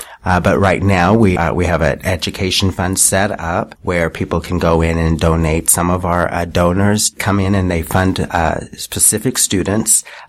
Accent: Utah, United States; Of course, I'm from Utah, and so my beginnings began there, of course.

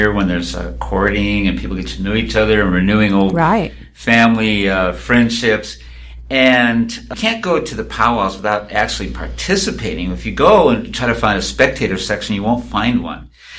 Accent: Minnesota, United States; Of course, I'm Native American from northern Minnesota.

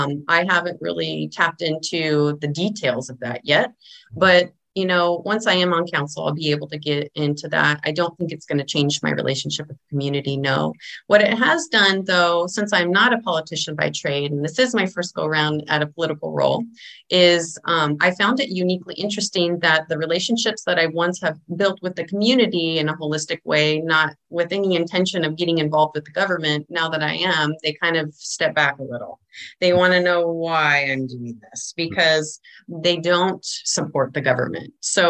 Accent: Ramona, California, United States; So I'm from Ramona. That's where the roots of my family are.

